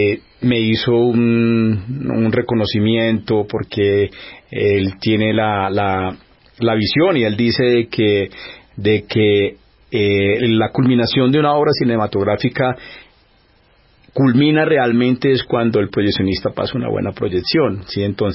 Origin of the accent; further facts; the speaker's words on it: Neiva, Huila, Colombia; now in Bogotá, Colombia; A ver, yo soy de Neiva. Esa música son nuestros himnos, pues. Es lo que nos identifica, son nuestras raíces.